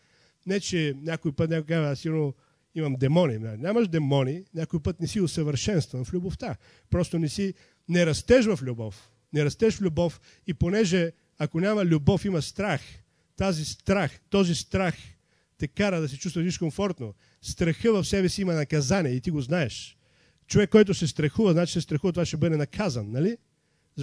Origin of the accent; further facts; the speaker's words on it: Tvarditsa, Sliven Province, Bulgaria; Аз съм от Твърдица